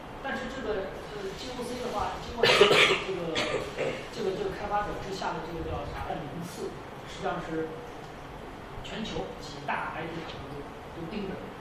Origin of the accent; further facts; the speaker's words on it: China; 确保我们中国人说任何一个语言都不会显得口音太重